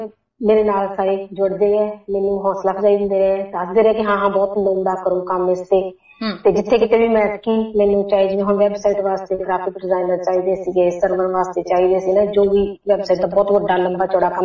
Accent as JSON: {"language": "Punjabi", "region": "Punjab", "country": "India", "moved": "as an adult", "lives_now": "Australia", "said": "ਤਾਂ ਮੈਂ ਪੰਜਾਬ ਤੋਂ ਜਿਹੜੀਆਂ ਕਿਤਾਬਾਂ ਲੈ ਕੇ ਆਈ ਸੀਗੀ"}